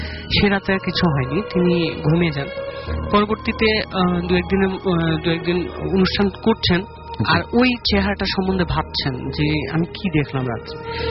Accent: Rajshahi, Rajshahi Division, Bangladesh; now in Dhaka, Bangladesh; রাজশাহী থেকে, আমি এখন আমি থাকছি মিরপুর একে, এখানে থাকি।

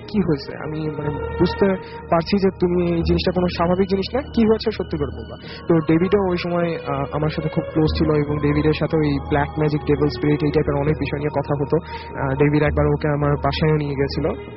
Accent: Bangladesh; এসেছি বাংলাদেশ থেকে।

